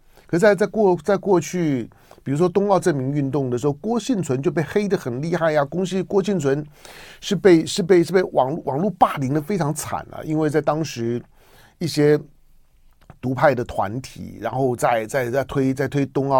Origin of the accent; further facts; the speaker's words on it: Taiwan; 我说我在台湾土生土长，虽然我喜欢云游世界各地，我在世界各地没有一毛钱的资产，包括大陆。